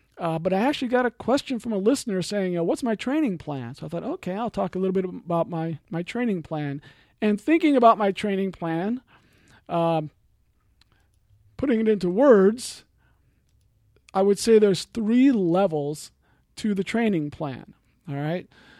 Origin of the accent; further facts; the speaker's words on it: Midwest, United States; And I'm a guy from the Midwest, and so for me, this is going to be a gigantic challenge.